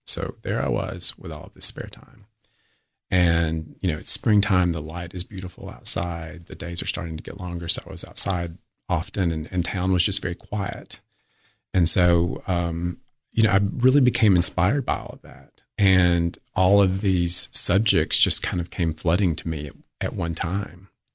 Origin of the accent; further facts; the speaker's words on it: Livingston, United States; to do a show about Livingston, my hometown.